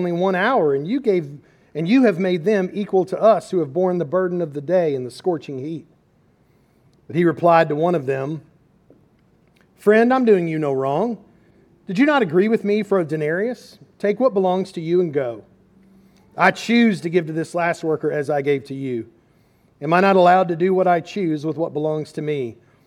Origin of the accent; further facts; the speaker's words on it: Lexington, Kentucky, United States; I grew up in Lexington, Kentucky when I was a kid. The old unemployment office in Lexington was at the corner of High and Upper Streets.